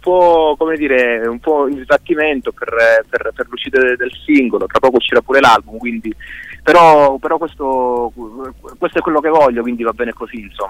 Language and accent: Italian; Calabria, Italy; questo album l'abbiamo prodotto ovviamente nella mia terra, ci tengo a dirla questa cosa, l'abbiamo prodotto in Calabria